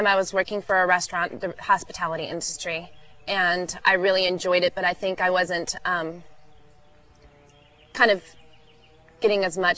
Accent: Austin, Texas, United States; I'm from Austin, Texas, and I work with a program there called American Youth Works

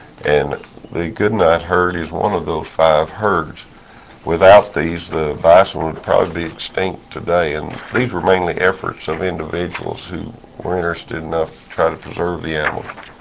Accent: Texas, United States; And I grew up here in the Panhandle, and I have a special interest in any kind of plains animals.

